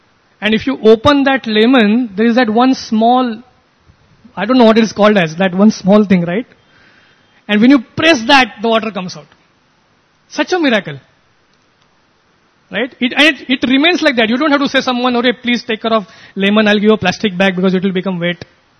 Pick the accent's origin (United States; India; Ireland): India; I mean, I am also Indian